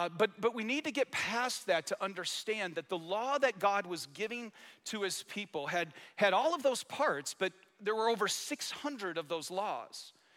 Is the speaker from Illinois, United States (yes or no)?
no; Michigan, United States; I got to tell you, I grew up in Michigan, blue collar. I got a lot of grit.